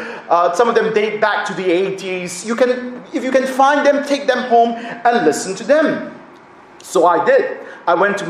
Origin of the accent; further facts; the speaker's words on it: Sydney, New South Wales, Australia; When I was growing up in Sydney, we attended a church in Sydney called Wesley Mission.